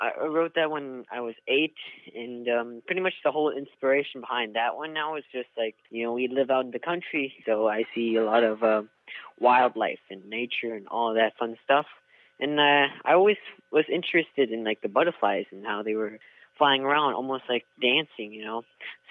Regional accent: Two Harbors, Minnesota, United States; And then my third CD … is, of course, about my hometown. Kind of just wanted to do a CD about, you know, where I live. And then my fourth CD … is just an expansion on the idea. So instead of doing my hometown, it's my home state.

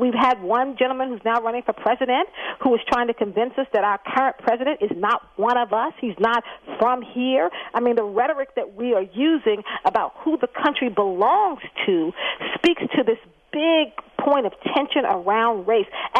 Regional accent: Columbia, South Carolina, United States; also born or lived in Washington, D.C.; Well, I was born in Columbia, and I grew up with my parents between Columbia and Lexington, South Carolina, and Washington, D.C.

